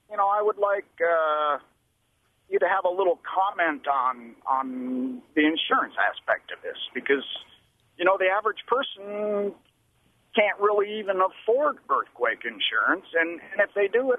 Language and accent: English; Wisconsin, United States; also born or lived in Oklahoma; back in 95, I moved down to Tulsa area from Wisconsin.